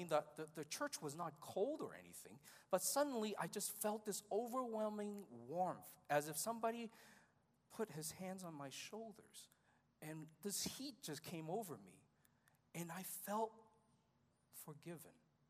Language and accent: English; Hong Kong; You see, growing up in Hong Kong, I didn't grow up in a Christian family, so I didn't know who Jesus was.